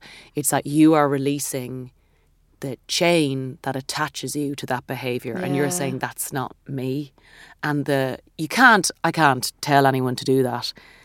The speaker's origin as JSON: {"language": "English", "country": "Ireland", "tie": "born or raised there", "said": "this is growing up in Catholic Ireland"}